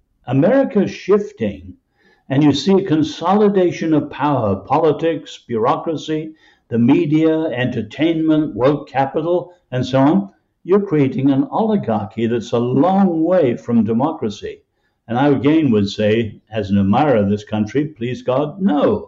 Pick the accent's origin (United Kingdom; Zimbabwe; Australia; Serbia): United Kingdom; England; now in United States; I grew up in England under Winston Churchill.